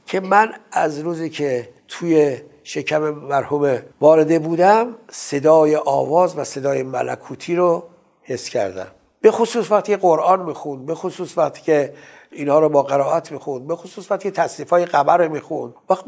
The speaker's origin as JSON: {"language": "Persian", "town": "Dowlatabad", "region": "Tehran Province", "country": "Iran", "tie": "born there", "said": "من متولد 1121 24 خرداد در دهی در شهری به نام دولت آباد شاه سلطنه در خانواده‌ای به دنیا آمدم که از نظر اعتقادی تقریبا در تضاد بودند."}